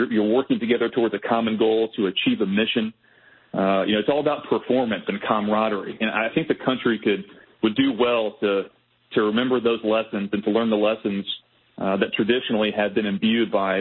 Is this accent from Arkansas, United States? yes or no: yes; Arkansas, United States; Yeah, I grew up in Arkansas, Brian. Born and raised. My dream was to play football for the Hogs.